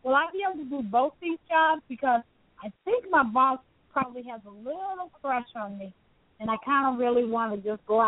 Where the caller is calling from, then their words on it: Chicago, Illinois, United States; Illinois. I mean, Chicago.